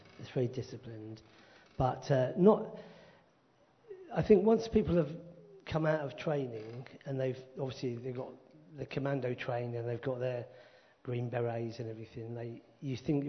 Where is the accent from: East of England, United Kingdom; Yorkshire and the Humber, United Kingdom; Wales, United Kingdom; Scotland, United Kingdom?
East of England, United Kingdom; Luton; I'm born and bred in Luton, just north of London. Grew up there, went to school there.